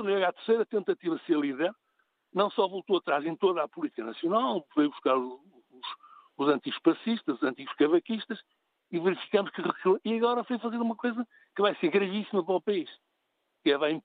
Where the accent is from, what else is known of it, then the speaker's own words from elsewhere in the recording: Norte, Portugal; Sou do Norte e subscrevo integralmente